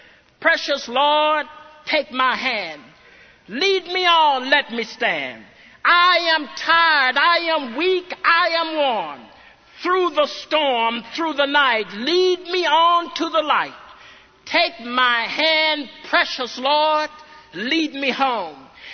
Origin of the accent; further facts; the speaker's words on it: Bearden, Arkansas, United States; Now, I grew up in Macedonia AME Church in Bearden, Arkansas